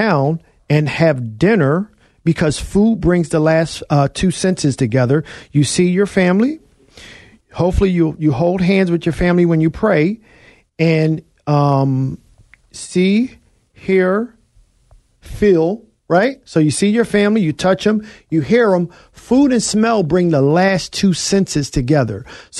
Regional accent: Philadelphia, Pennsylvania, United States; And I grew up in the housing projects in East Falls. So I'm from North Philly.

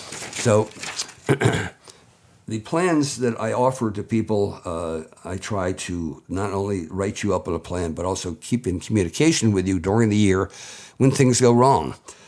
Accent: Delaware, United States; I was raised in Lower Slower, Delaware. I went to the University of Delaware

